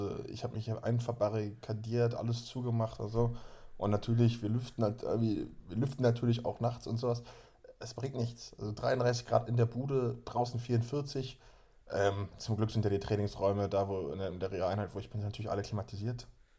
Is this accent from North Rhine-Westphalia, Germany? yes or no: no; Berlin, Germany; klar, jetzt komme ich auch aus Berlin, aber das habe ich noch nie erlebt.